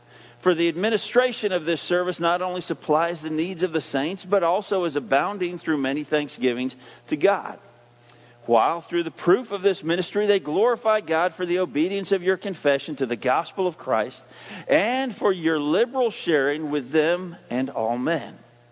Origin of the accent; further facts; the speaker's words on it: Iowa, United States; My mother grew up on a farm, but I don't know anything about farming. I grew up in Iowa, and thank goodness we did not live on a farm.